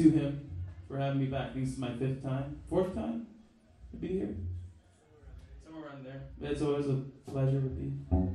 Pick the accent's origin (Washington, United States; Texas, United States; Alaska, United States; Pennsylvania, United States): Texas, United States; I'm on tour. I'm from Texas.